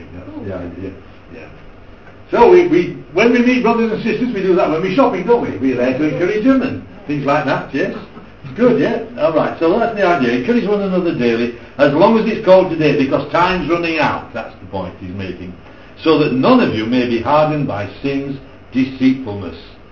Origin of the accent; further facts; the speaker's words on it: Yorkshire and the Humber, United Kingdom; Well, I don't come from North Yorkshire, I come from South Yorkshire.